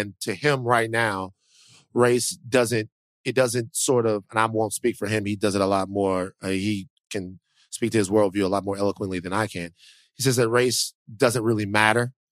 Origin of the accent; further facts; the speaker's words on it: Deep South, United States; I'm from the Deep South, okay? I'm from the Deep South. And being from the Deep South, I'm very proud to be from the Deep South.